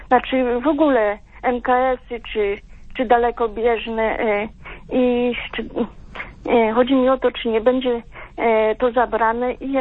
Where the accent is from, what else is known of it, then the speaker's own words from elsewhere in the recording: Nawojowa, Lesser Poland, Poland; a ja jestem właśnie z Nawojowej